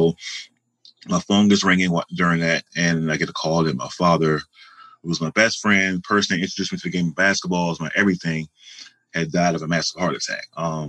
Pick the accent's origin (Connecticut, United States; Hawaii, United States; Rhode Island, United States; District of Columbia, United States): District of Columbia, United States; Washington; now in New York, United States; You know, I'm from Washington, from the Maryland, Washington, D.C. area, but I don't know where I'm about to be living for the rest of my life.